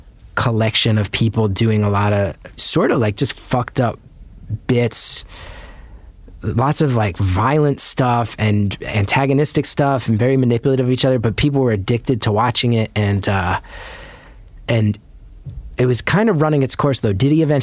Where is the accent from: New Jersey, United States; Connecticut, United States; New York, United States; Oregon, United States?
New Jersey, United States; West Orange; yeah, I grew up in West Orange.